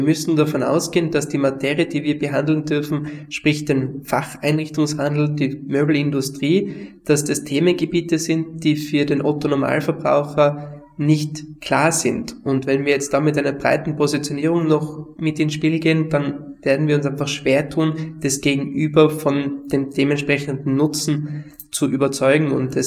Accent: Tyrol, Austria; als wir bei uns in Tirol.

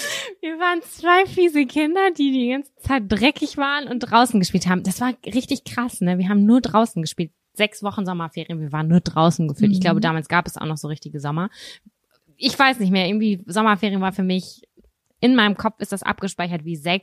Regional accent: Lübbecke, North Rhine-Westphalia, Germany; Und zwar habe ich damals in Lübbecke als Kind in der Nähe von der Kirche gewohnt

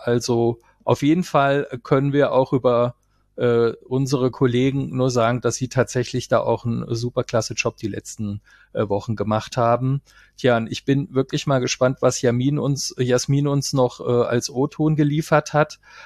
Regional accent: Hesse, Germany; Das ist so ein bisschen das Stichwort noch für mich, Bayern und ich als Hesse.

